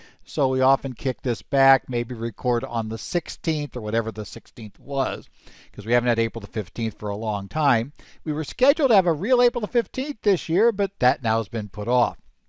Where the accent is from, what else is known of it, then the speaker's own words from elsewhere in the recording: Phoenix, Arizona, United States; from Phoenix, Arizona